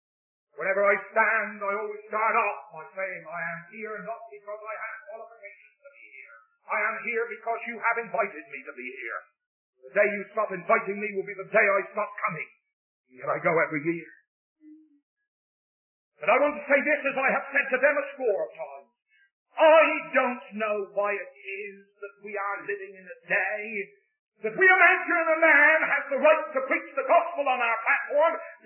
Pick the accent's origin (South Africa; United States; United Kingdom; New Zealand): United Kingdom; England; But, you know, I'm always sort of boasting in the fact that I'm an Englishman.